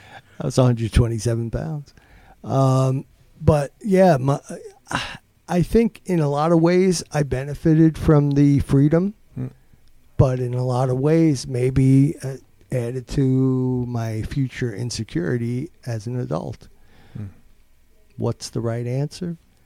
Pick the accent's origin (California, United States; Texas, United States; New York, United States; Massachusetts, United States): New York, United States; New York City; Growing up in Brooklyn in the 60s, when country music for me was associated with the segregationist South.